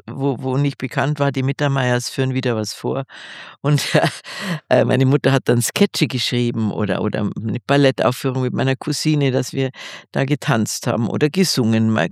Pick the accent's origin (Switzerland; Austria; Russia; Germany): Germany; Riederau, Bavaria; in Riederau auch, wo ich aufgewachsen bin